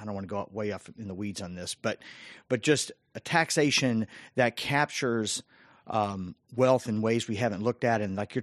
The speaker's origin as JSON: {"language": "English", "town": "Portland", "region": "Oregon", "country": "United States", "said": "Actually, I'm from Portland."}